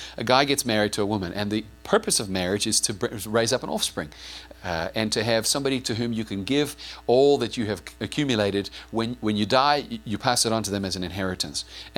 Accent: South Africa; I grew up in South Africa, where the white people dominated the indigenous people, the black people of South Africa.

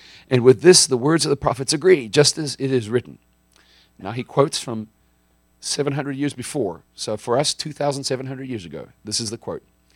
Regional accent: South Africa; I grew up in the Anglican church in South Africa, and it was very different.

